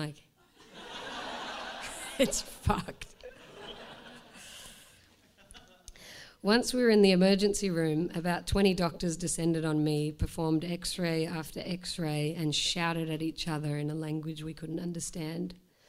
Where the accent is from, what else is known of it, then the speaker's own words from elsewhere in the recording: Australia; And I was high on painkillers by this stage and apparently said to the doctors, "I'm Australian, I know what I'm doing."